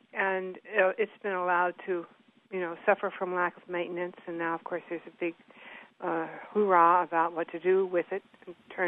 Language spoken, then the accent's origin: English; Schenectady, New York, United States; When I was growing up in Schenectady